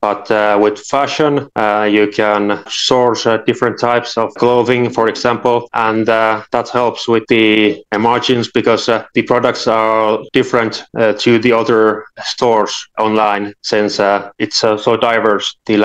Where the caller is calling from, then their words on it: Finland; I'm calling in from Finland. It's a small country in Europe.